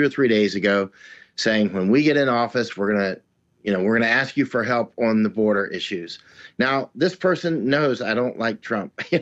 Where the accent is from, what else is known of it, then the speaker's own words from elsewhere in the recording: United States; I am American. I want our border closed.